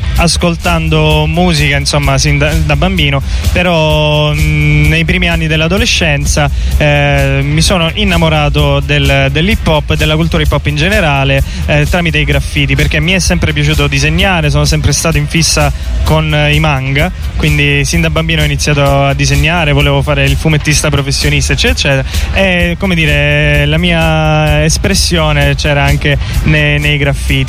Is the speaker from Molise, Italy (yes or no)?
no; Catania, Sicily, Italy; now in Osaka, Japan; io sono di Catania, ho incominciato a collaborare con artisti della mia città.